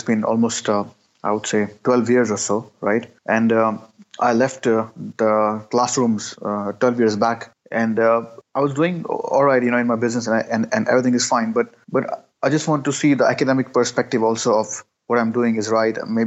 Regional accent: Karachi, Sindh, Pakistan; I'm born and raised in Karachi. Okay, Karachi is the largest city of Pakistan, the economic capital, right? The heart of Pakistan, I would say. Mm. And I'm born and raised there. We are seven siblings. I'm the eldest, right? And being born in the 80s

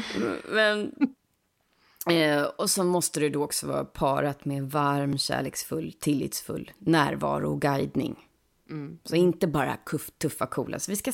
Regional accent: Uppsala, Uppsala County, Sweden; när jag var tonåring i Uppsala då

